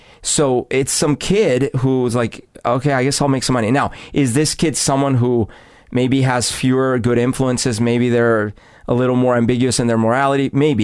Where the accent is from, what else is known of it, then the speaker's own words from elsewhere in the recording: Bogotá, Bogotá D.C., Colombia; okay, so growing up in Bogota, when you go down the street, you know that there's a high likelihood you're going to get pickpocketed or something's going to get stolen.